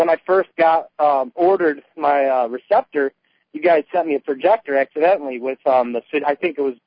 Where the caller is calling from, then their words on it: Chicago, Illinois, United States; Oh, Chicago, Southside. Called you guys a couple weeks ago.